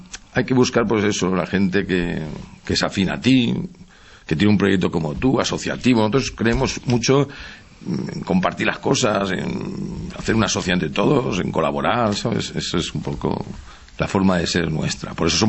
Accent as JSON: {"language": "Spanish", "town": "Alcoy", "region": "Valencian Community", "country": "Spain", "tie": "born or raised there", "said": "para mí Alcoy es mi pueblo, ¿no?"}